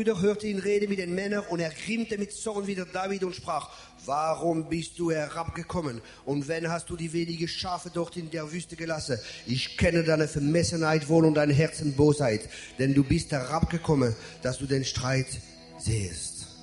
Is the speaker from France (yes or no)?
yes; France; German is a second language; weil als Franzose manchmal macht man Fehler.